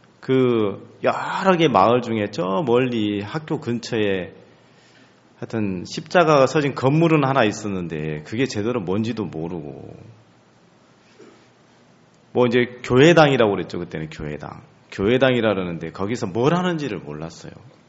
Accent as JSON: {"language": "Korean", "town": "Suncheon", "region": "South Jeolla", "country": "South Korea", "tie": "born there", "said": "제가 전라남도 숭주군 별량면 죽산리 화산에서 태어났습니다. 요즘은 이제 바뀌어서 이제 숭주군이 아니고 순천시로 들어갔던데"}